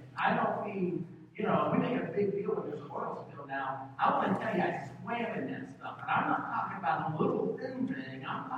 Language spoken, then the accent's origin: English; East Liverpool, Ohio, United States; I drove back to my hometown of East Liverpool.